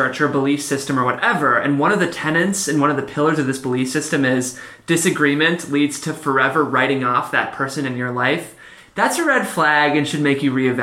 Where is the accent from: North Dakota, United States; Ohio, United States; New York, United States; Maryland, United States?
Ohio, United States; Cleveland; now in Los Angeles, United States; I came here from Cleveland, Ohio, and, like, I love L.A., but there's nothing like Scientology in Cleveland.